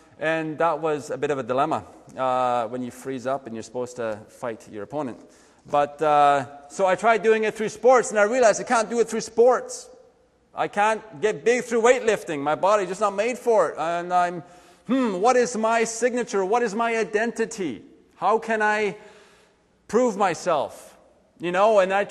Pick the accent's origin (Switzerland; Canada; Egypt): Switzerland; I grew up in Switzerland. That's where I was born.